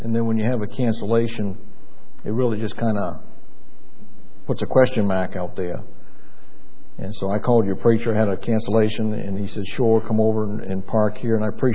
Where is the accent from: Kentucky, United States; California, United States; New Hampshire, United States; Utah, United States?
New Hampshire, United States; born there; I was born in New Hampshire, and so you know that's the Deep South to us in Maine.